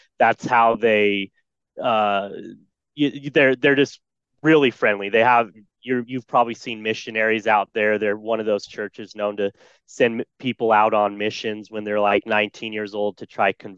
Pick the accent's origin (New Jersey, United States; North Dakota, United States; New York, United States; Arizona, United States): Arizona, United States; Phoenix; Well, I grew up in Phoenix, Arizona, and I grew up in a Mormon family.